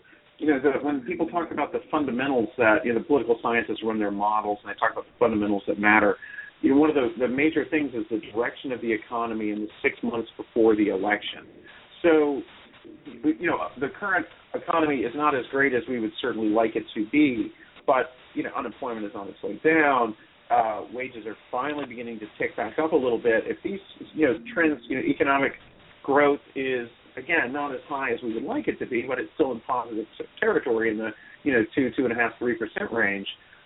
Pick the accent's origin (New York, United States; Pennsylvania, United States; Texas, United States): Texas, United States; You know, I come from Texas.